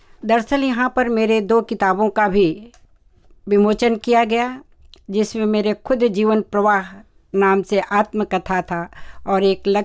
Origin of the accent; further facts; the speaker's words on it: Ballia, Uttar Pradesh, India; born there; वहाँ मेरा जन्म बलिया डिस्ट्रिक्ट बलिया जिला में हुआ है